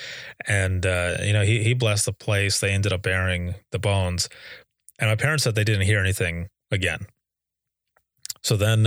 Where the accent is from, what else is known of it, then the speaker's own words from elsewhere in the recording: Fennville, Michigan, United States; I grew up in Finnville, Michigan, and the house that I lived in was haunted.